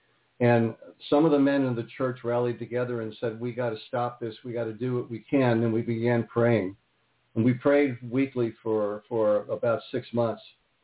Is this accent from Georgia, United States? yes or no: no; California, United States; at least for me and the environment that I was raised in here in Southern California